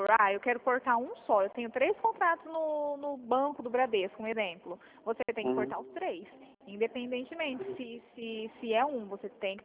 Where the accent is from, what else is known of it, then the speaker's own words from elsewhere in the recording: Colíder, Mato Grosso, Brazil; Colíder, Mato Grosso. Você conhece?